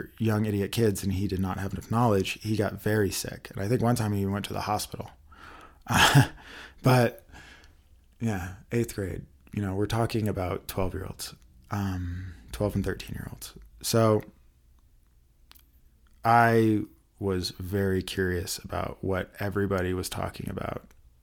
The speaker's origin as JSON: {"language": "English", "region": "the South", "country": "United States", "tie": "born or raised there", "lives_now": "Colorado, United States", "said": "when I was growing up in the South."}